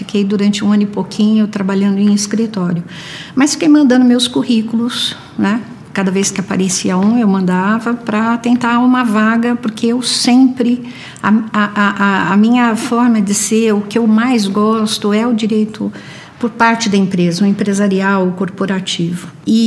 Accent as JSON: {"language": "Portuguese", "region": "São Paulo", "country": "Brazil", "tie": "born or raised there", "said": "Eu nasci aqui em São Paulo no dia 7 de setembro de 1955. Cresci, fiz escola em escola pública sempre"}